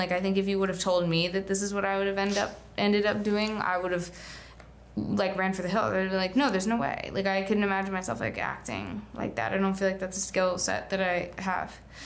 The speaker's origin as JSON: {"language": "English", "town": "Charlotte", "region": "North Carolina", "country": "United States", "tie": "born or raised there", "lives_now": "New York City, United States", "said": "Eva Nobilizada is an amazing actor, grew up in Charlotte, where I'm from, in Nor"}